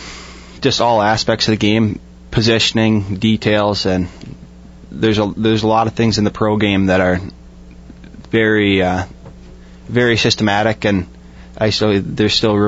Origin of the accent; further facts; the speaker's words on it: Delano, Minnesota, United States; Yeah, it was awesome. It's cold there. Backyard rinks are awesome. My parents actually just flooded their rink recently, so.